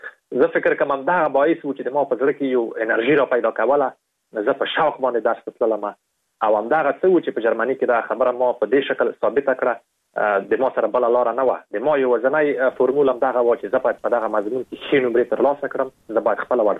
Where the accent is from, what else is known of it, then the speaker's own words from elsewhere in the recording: Afghanistan; او په دې باندې مې لیکلي وو چې زه د افغانستان یم.